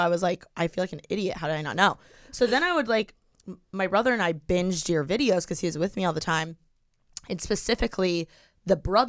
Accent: Bloomington, Indiana, United States; So I'm from Bloomington, Indiana, where IU is.

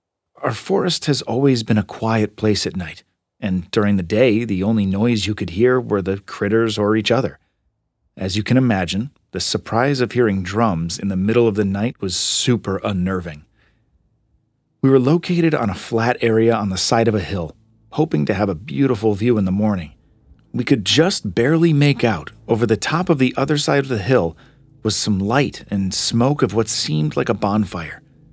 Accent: Belgium; So I grew up in Belgium, even though I have American parents.

